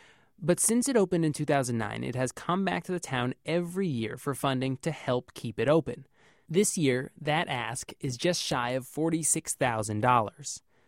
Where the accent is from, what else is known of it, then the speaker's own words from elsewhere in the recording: Gilmanton, New Hampshire, United States; I grew up in Gilmanton, and my parents have a pro-library sign in their yard.